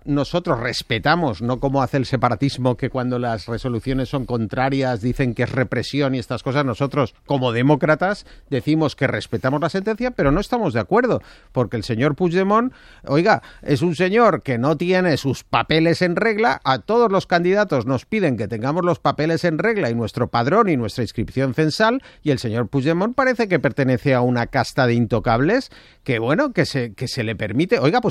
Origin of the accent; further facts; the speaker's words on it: Catalonia, Spain; Yo lo que le aseguro es que, como catalán, si fuera el presidente